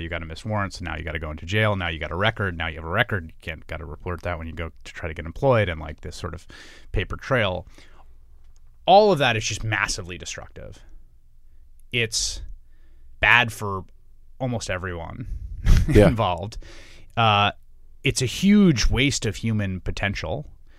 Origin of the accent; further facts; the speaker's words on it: Bronx, New York, United States; because I grew up in New York in the 80s and 90s.